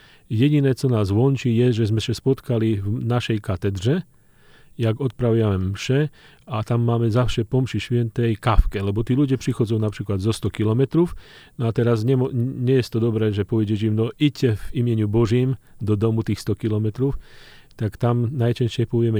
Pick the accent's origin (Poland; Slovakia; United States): Slovakia; Polish is a second language; na przykład u mnie na Słowacji, ja jestem ze Słowacji.